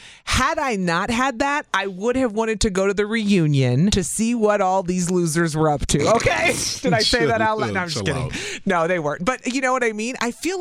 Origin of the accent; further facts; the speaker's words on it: Illinois, United States; I grew up in Southern Illinois. I don't run into people in the grocery store from high school.